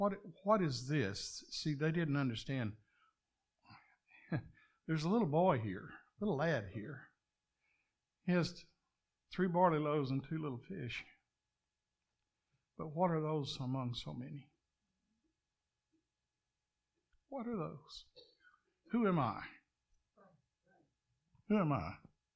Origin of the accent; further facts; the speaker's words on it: Texas, United States; accent: Texas drawl; they know I'm from Texas, and they remind me every now and then, you have that Texas drawl, like a twang.